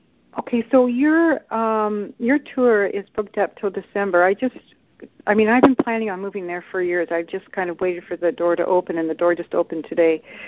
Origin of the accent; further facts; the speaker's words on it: Canada; So I'm a Canadian